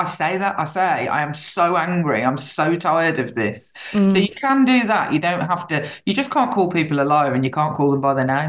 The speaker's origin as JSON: {"language": "English", "town": "Birmingham", "region": "West Midlands", "country": "United Kingdom", "said": "I'm coming from Birmingham as well, that idea that we sort of slightly take the piss out of ourselves"}